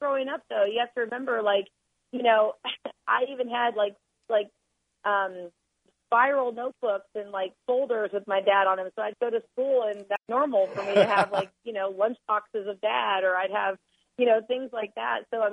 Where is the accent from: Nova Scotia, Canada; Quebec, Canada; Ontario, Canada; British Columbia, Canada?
Quebec, Canada; Montreal; born there; I was born in Montreal in 1980, October 6, 1980.